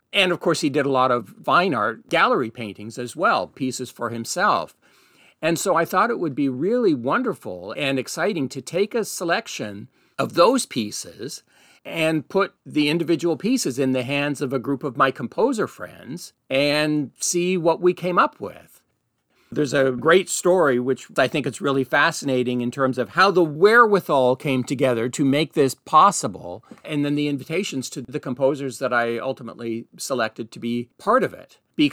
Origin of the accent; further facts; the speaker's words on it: Canada; For myself, an 11, 12, 13-year-old growing up in Canada